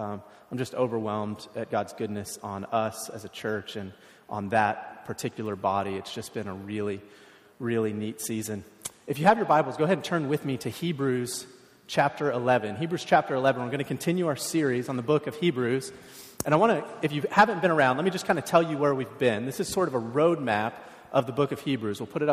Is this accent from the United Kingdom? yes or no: no; Florida, United States; now in Oregon, United States; I grew up in Florida, and so I badmouth Oregon's weather all the time.